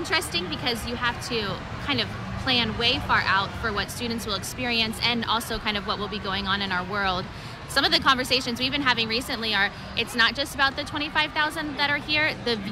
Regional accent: Orlando, Florida, United States; I am from Orlando, Florida.

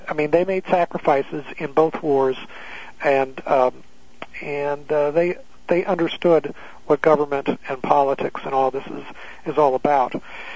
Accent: California, United States; I grew up in California, so I know about a lot of those.

